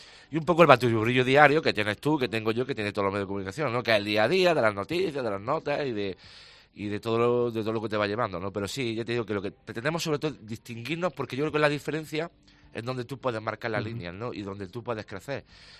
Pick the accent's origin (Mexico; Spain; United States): Spain; Linares, Andalusia; los que somos de Linares y hemos vivido a la sombra no solo de Santa Ana, sino de las sirenas de la fábrica de las latas, a las sirenas de los Benito o de los bilbaínos